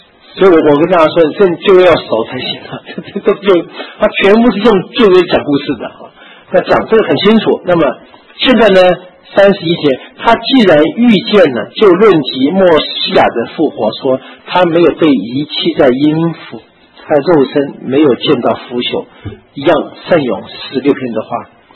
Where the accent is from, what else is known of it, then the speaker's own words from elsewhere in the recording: China; 我们中国人说不知者怎么样，无罪吧，对不对？